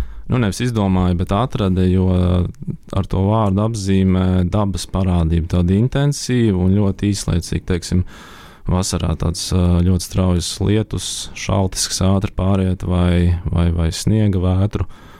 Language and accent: Latvian; Lielvārde, Ogre Municipality, Latvia; Un pirmā mākslas skola man bija Lielvārdē, jo mēs augām Lielvārdē. Tad mēs pārcēlamies Rīgu